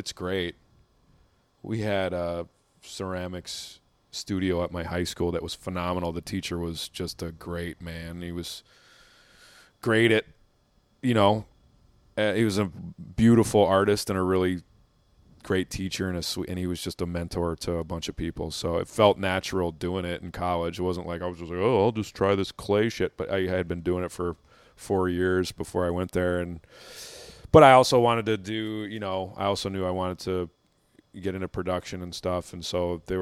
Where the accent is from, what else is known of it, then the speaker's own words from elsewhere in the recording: Wisconsin, United States; I ran it once in Milwaukee at I'm from Wisconsin, so I had a bunch of friendlies in Milwaukee